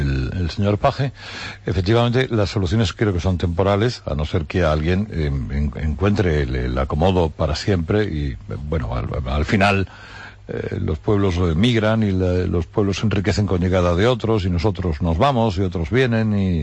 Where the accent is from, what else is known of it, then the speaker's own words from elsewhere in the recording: Spain; soy el español que más veces ha ido a Albacete sin causa justificada